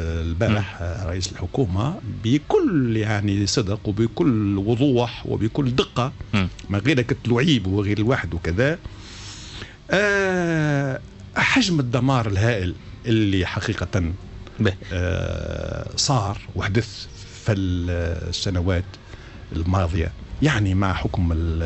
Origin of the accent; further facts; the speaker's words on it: Tunisia; وأنه ما زال عندنا في تونس رجال برر،